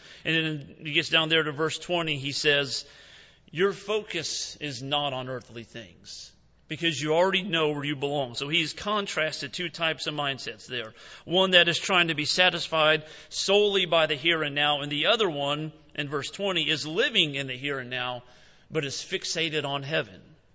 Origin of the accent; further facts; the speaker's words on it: South Carolina, United States; now in Washington, United States; I would say, "I live in Washington, but I am from South Carolina. I'm not a citizen of that state, but that is where I'm fixated on as far as earthly things are considered.